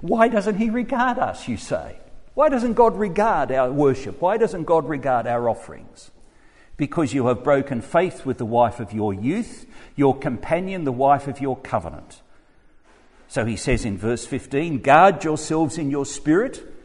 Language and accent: English; Australia; Remember when I was growing up in Australia, our foreign policy was driven by connections, what was called the domino theory.